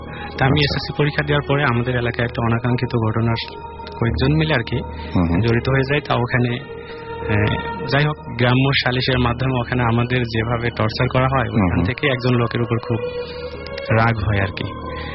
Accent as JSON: {"language": "Bangla", "town": "Rajbari", "region": "Dhaka Division", "country": "Bangladesh", "said": "রাজবাড়ি থেকে এসেছি।"}